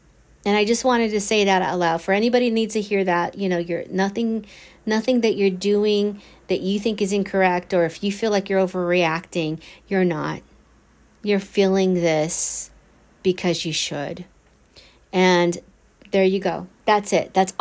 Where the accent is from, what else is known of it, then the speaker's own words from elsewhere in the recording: United States; which doesn't matter because I'm American